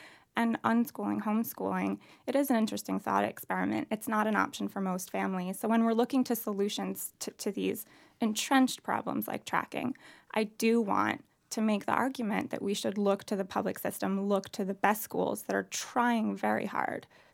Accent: Ossining, New York, United States; I went back to my hometown, which is Ossining, New York, where I attended public school

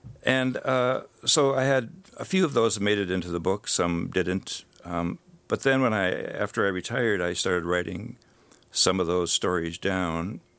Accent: Mosinee, Wisconsin, United States; Well, Bridgeton, in a sense, is modeled after my hometown of Mosinee.

